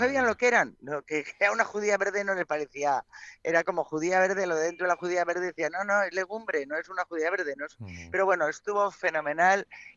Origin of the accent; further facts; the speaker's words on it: Madrid, Community of Madrid, Spain; Yo soy más paletada, soy más de Madrid, ya. De menos gente, que somos 6 millones.